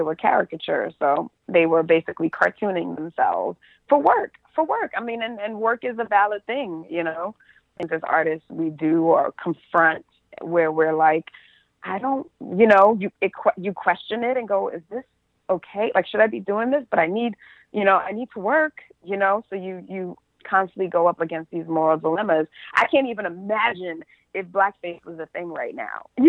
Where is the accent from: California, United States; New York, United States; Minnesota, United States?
New York, United States; Bronx; And he actually is buried in the Bronx. I'm from the Bronx.